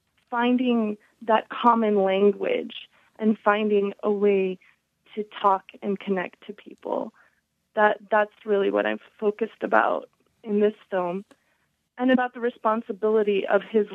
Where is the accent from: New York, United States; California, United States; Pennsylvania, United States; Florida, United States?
Pennsylvania, United States; Indiana; I grew up in Indiana, Pennsylvania, about an hour and 10 minutes from Pittsburgh